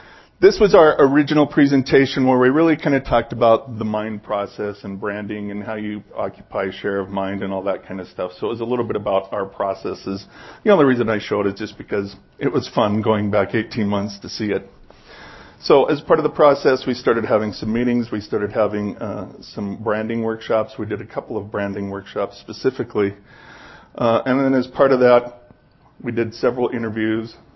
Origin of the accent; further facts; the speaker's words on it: Twin Falls, Idaho, United States; born there; I have roots in southern Idaho. I was born in Twin Falls. I have family in the southern Idaho region, mostly around Mountain Home.